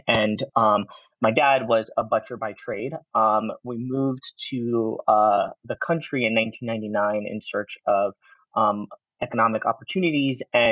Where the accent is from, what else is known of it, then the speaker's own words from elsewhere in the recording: Wilmington, Delaware, United States; So we moved in 1999, and I grew up in Wilmington, Delaware.